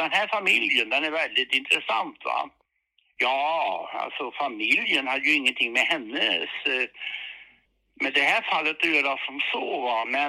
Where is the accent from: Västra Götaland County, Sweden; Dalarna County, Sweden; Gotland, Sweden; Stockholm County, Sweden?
Västra Götaland County, Sweden; Vara; då och jag växte upp i Vara alltså.